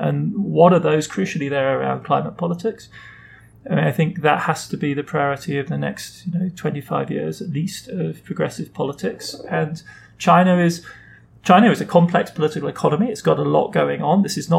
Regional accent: Germany; also born or lived in West Germany; I grew up in West Germany. I grew up in the period of Ostpolitik, of transformation through engagement.

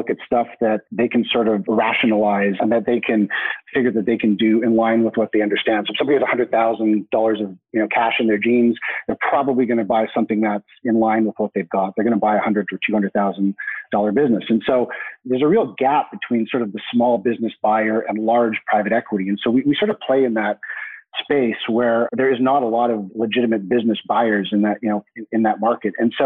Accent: Canada; so I'm Canadian by nationality, so but I sort of identify as a bit of a global citizen. So I sort of split time between homes in Vancouver, BC, and London, England.

